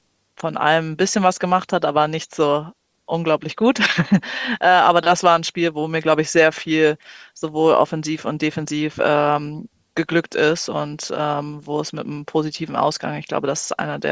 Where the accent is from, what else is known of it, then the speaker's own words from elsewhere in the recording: Wasserburg am Inn, Bavaria, Germany; Wir sind beide aus Wasserburg gekommen.